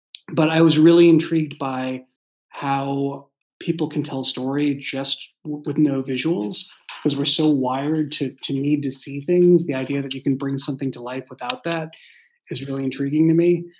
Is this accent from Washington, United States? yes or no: no; Boston, Massachusetts, United States; also born or lived in San Francisco Bay Area; So I grew up in Boston, and so I grew up in a walking city